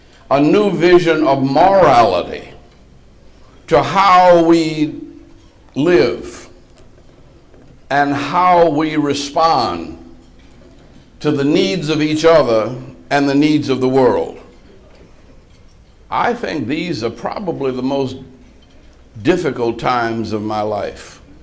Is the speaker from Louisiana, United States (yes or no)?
yes; New Orleans, Louisiana, United States; I grew up in New Orleans, and I lived through half a dozen hurricanes.